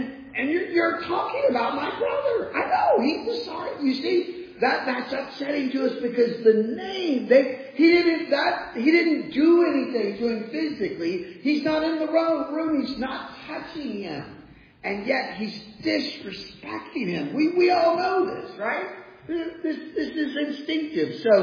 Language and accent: English; New Jersey, United States; we're Americans from South Jersey.